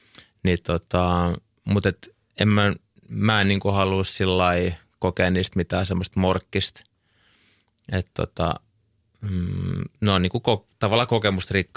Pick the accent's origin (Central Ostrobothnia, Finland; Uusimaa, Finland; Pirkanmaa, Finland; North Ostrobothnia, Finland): Uusimaa, Finland; Helsinki; mä oon siis Itä-Helsingistä kotoisin ja sellaisesta keskiluokkaisesta perusperheestä, missä faija teki paljon duunia ja mutsi oli himas.